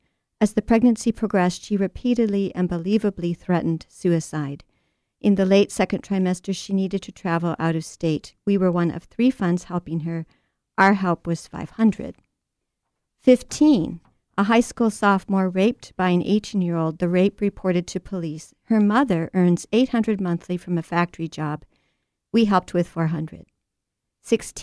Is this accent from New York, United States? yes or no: no; Madison, Wisconsin, United States; Yeah, I'm from Madison. I guess I can say it.